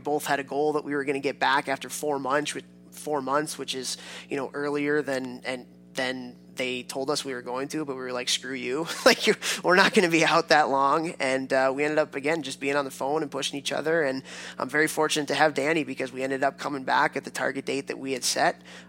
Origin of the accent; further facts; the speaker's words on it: Chicago, Illinois, United States; because I grew up in Chicago and always wanted to go to the Michigans and the Wisconsins and the Notre Dames